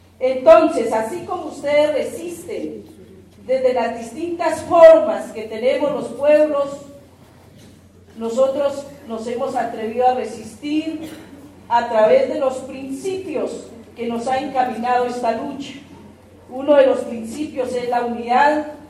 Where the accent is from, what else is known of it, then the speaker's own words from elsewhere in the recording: Colombia; vengo de Colombia … del Consejo Regional Indígena del Cauca